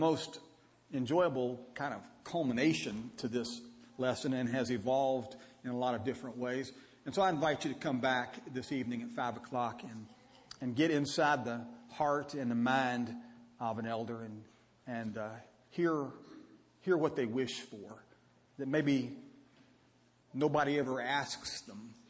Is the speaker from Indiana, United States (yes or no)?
no; Louisville, Kentucky, United States; I am from Kentucky. My mother is still living. She lives over in Elizabethtown. I grew up in Louisville and went to school at Moorhead and Eastern, and then preached for several years in Paris, Kentucky.